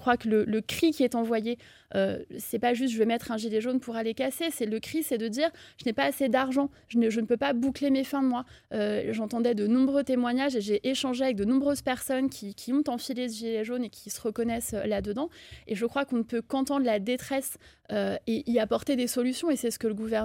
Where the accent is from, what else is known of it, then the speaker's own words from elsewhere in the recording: Paris, Île-de-France, France; also born or lived in Corsica; Moi, je suis parisienne, mais je suis originaire de Corse et élue de la Sarthe.